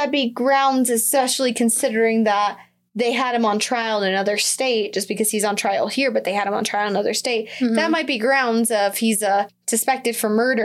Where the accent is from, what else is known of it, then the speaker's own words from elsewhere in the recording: Colorado, United States; accent: Colorado; I had troubles with this one before. It's my Colorado accent.